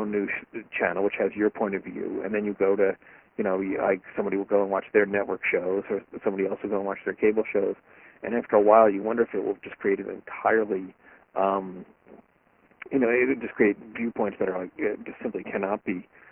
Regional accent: United States; as an American growing up

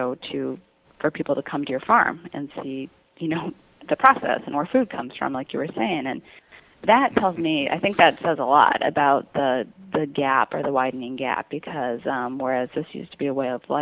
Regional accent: North Dakota, United States; They really can't believe I'm from North Dakota.

